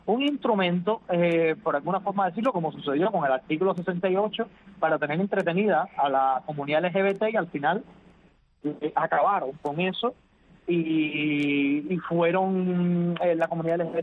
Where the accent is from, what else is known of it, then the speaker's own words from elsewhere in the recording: Cuba; somos LGBT, señores, pero también somos cubanos.